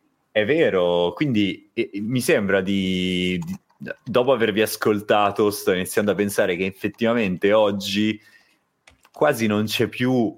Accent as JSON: {"language": "Italian", "region": "Lombardy", "country": "Italy", "said": "io sono di Milano, provincia di Milano, in realtà neanche Milano."}